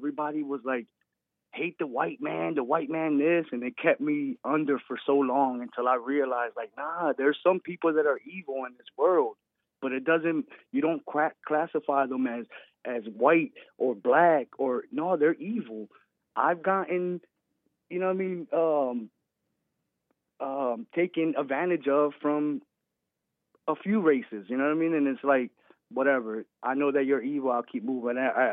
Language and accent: English; Philadelphia, Pennsylvania, United States; I was raised in Philadelphia, super democratic city